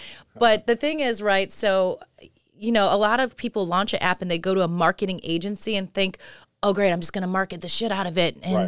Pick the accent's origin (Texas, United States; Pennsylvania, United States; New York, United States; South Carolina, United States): New York, United States; Rochester; I'm from Rochester, so trust me when I say it's a very near and dear story.